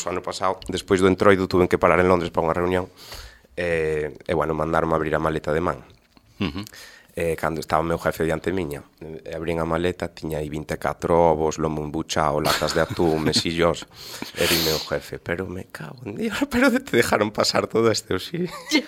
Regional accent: Negreira, Galicia, Spain; now in Sweden; somos varios de Negreira.

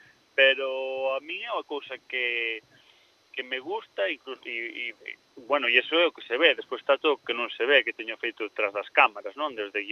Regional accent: Pontevedra, Galicia, Spain; do equipo de aquí de Pontevedra, que é onde son eu

